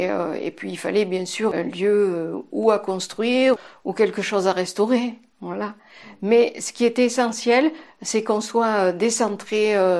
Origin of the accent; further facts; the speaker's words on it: Istres, Provence-Alpes-Côte d'Azur, France; je viens des Bouches-du-Rhône. Donc, je suis une Istrienne, donc une Provençale de souche, on va dire.